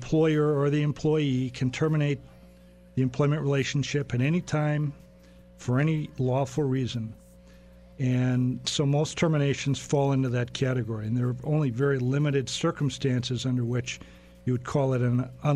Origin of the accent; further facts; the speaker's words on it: Wisconsin, United States; I grew up in Waukesha County, and that's where our law firm is located.